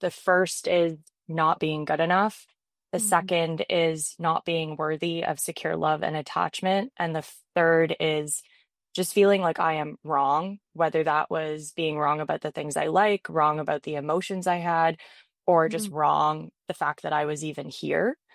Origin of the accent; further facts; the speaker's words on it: Toronto, Ontario, Canada; I grew up in Toronto.